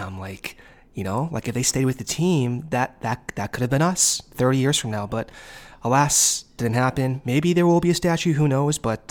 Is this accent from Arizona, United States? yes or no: yes; Arizona, United States; having spent a majority of my time growing up in Arizona.